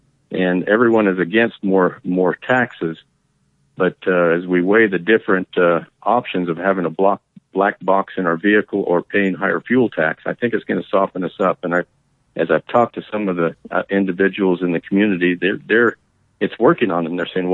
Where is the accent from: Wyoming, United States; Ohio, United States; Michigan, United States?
Wyoming, United States; Bedford; I grew up in Bedford. I'm part of the … that's up there. I've spent most of my life away from Star Valley, even though my roots run deep there. I still have a cabin up there